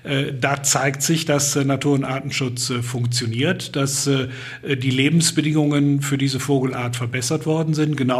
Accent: Eifel, Germany; Ich bin am Rand der Eifel aufgewachsen

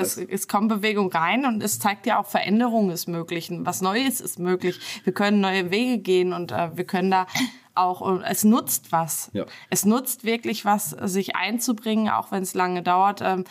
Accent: North Rhine-Westphalia, Germany; Ich komme nämlich aus dem Münsterland

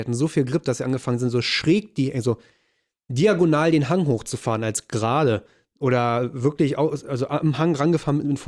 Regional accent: Brandenburg, Germany; weil es ja so richtig Sand bei uns in Brandenburg ist

